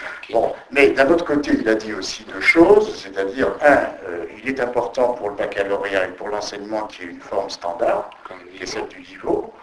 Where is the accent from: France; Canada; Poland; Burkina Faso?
Poland; Łódź, Łódź Voivodeship; accent: Łódź; French is a second language; Alors, d'abord, j'ai un accent de Lodge